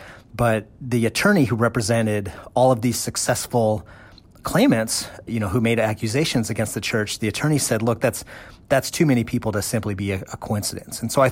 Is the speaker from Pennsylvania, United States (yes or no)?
no; Alaska, United States; I'm an Alaskan. I'm from Southeast Alaska. I grew up in a small community